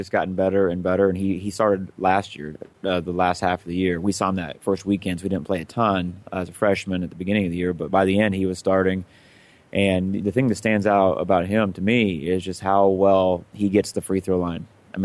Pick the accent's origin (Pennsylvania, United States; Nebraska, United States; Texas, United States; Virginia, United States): Nebraska, United States; Orleans; I'm from Orleans, and so in high school, I played against Oxford, and he coached down there.